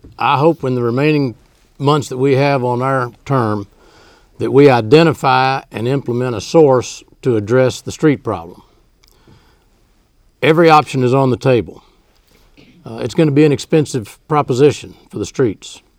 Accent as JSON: {"language": "English", "town": "Corpus Christi", "region": "Texas", "country": "United States", "tie": "born or raised there", "said": "I was born and reared in Corpus Christi."}